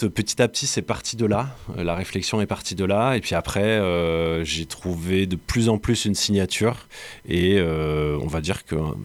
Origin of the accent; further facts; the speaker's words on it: Le Havre, Normandy, France; now in Montpellier, France; donc photographe plasticien. Mm-hmm. Je suis originaire du Havre.